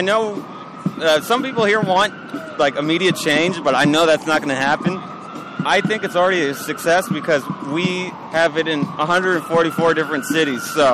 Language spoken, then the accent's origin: English; San Francisco, California, United States; I'm from San Francisco, California.